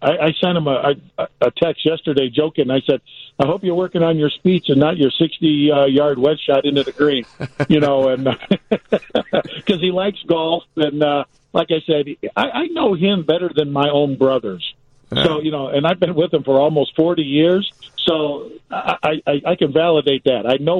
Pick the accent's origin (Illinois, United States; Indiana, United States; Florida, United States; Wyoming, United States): Indiana, United States; Gary; I mean, I'm no fool. I'm coming from Gary, Indiana.